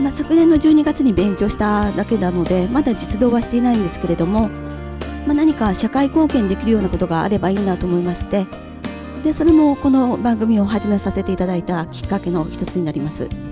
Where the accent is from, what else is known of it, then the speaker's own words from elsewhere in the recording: Mie, Japan; accent: Kansai; 出身地が三重県ですので、自分では標準語を話しているつもりなんですが、イントネーションが関西弁になることはよくあることなので